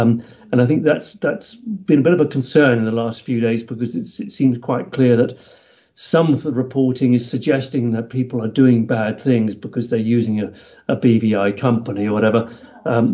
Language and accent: English; Jersey; now in United Kingdom; By way of background, I come from Jersey. I'm a Jerseyman, currently living near London in the Chiltern Hills.